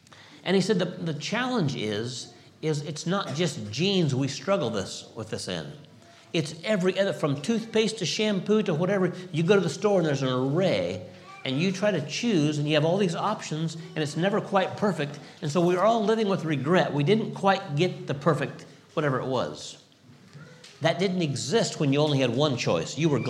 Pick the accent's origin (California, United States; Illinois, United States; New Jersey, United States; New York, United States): California, United States; I grew up in California in a time of plenty, I would say.